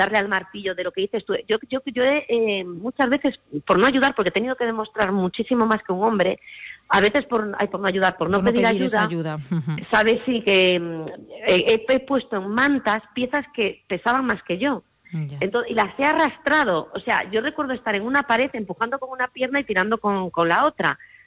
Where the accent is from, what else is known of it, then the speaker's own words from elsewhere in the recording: Galicia, Spain; en Galicia, digo, que tendría que ser mi tierra natal de referencia